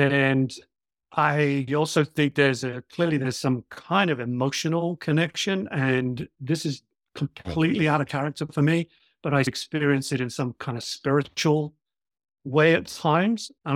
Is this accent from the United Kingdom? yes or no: yes; South Coast of England, United Kingdom; also born or lived in Liverpool / London; So I grew up in the south coast of England, on the coast, moved to London. I actually studied in Liverpool, moved to London, spent 20-something years in London